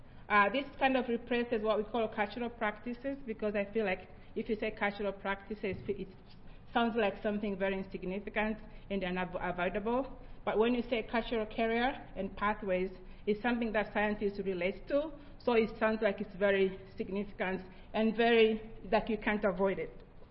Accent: Tanzania; born there; English is a second language; I was born in Tanzania many years ago. In Tanzania, I learned a lot about my indigenous knowledge. I had indigenous religion.

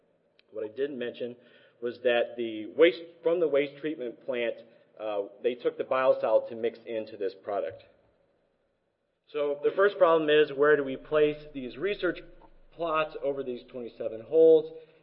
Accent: Pacific Northwest, United States; I am the idiot from the Northwest that is wearing a sweater when it's 90 degrees out

